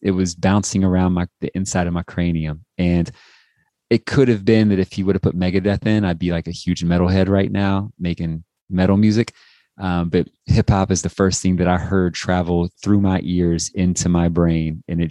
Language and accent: English; Dayton, Ohio, United States; also born or lived in Columbus / Cincinnati; And then I grew up in Dayton, Trotwood, Ohio. So in some form or fashion, Ohio has just like informed all of me